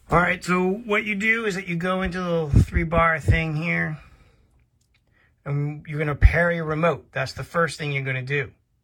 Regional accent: New York, United States; I'm a clown from New York

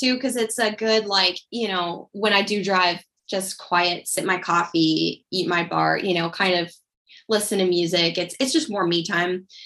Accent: Montana, United States; also born or lived in Kansas / Georgia; seeing as I was born and raised in Montana. I definitely miss Montana, and every time I go home, I'm like, oh, we should move back.

